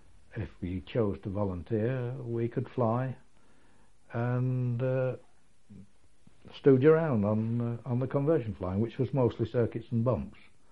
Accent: Chesterfield, East Midlands, United Kingdom; because I was from Chesterfield, which is close to Hucknall and close to Derby

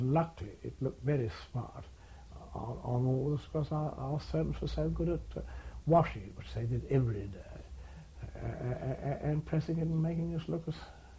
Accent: United Kingdom; I suppose as a British officer joined the Sudan Defence Force

